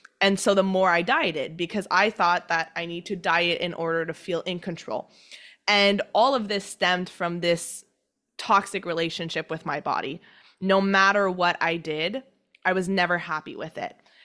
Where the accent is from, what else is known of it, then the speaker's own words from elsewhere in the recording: Canada; have pancakes with maple syrup because I'm Canadian and I absolutely need to have maple syrup.